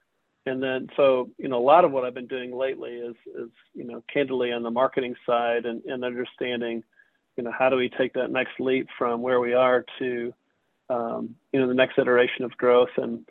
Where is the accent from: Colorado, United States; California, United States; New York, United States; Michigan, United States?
Michigan, United States; I grew up in Michigan, and my mom's friend owned a staffing firm